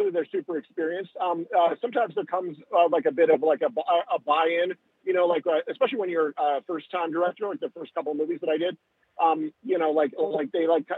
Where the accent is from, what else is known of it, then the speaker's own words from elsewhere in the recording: Canada; now in Los Angeles, United States; So I live in Los Angeles, like I mentioned, I'm from Canada originally